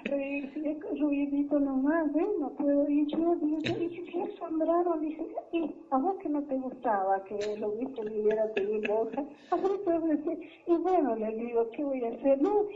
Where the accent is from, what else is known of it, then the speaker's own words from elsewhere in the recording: Encarnación, Itapúa, Paraguay; Encarnación Paraguay. La ciudad que está enfrente a Posadas.